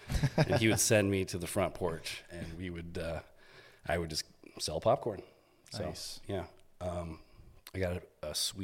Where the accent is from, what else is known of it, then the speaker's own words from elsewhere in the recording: Texas, United States; Well, as you guys know, I'm from the North Texas area.